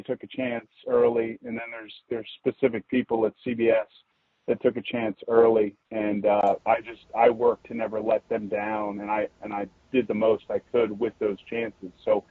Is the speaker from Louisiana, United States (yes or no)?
no; Annapolis, Maryland, United States; So I grew up in Annapolis, like actually downtown Annapolis proper